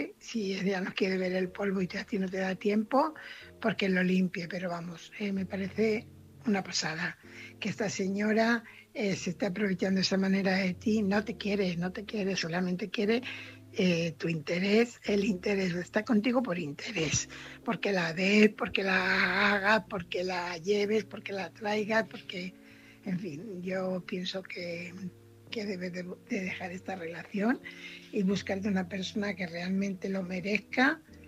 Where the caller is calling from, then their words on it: Fuenlabrada, Community of Madrid, Spain; corresponsal de Fuenlabrada.